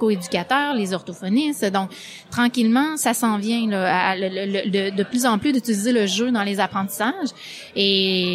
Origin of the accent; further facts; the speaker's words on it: Quebec, Canada; Donc, chez nous, au Québec, ben on a utilisé beaucoup le jeu.